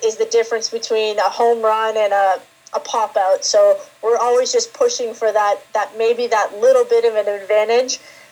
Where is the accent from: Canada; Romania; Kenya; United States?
Canada; Guelph, Ontario; Especially for me, being from Ontario, growing up in Guelph, it's just a short drive away from most of my aunts and uncles